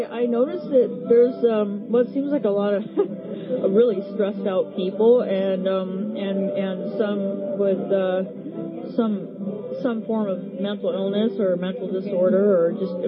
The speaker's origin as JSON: {"language": "English", "town": "Santa Barbara", "region": "California", "country": "United States", "also_born_or_lived": "Seattle", "said": "Well, originally from Santa Barbara, but then I've been traveling from Santa Barbara and went as far as southern Seattle, Washington."}